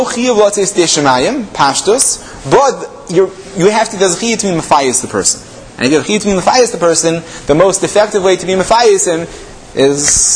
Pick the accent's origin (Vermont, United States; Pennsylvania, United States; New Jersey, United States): New Jersey, United States; Lakewood; at least I'm from Lakewood, so when the Sefer first came out, I took a quick survey of the stores in Lakewood.